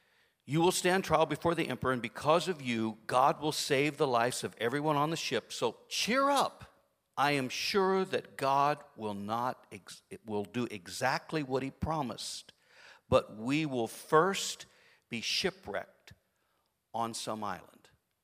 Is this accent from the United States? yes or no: yes; San Francisco, California, United States; That was a joke, okay? But I am from San Francisco.